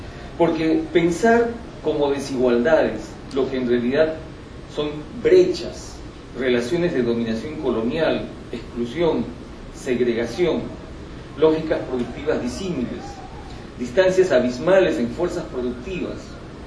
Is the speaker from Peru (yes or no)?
yes; Peru; Pero en una sociedad como la peruana, nuestras condiciones son marcadamente otras.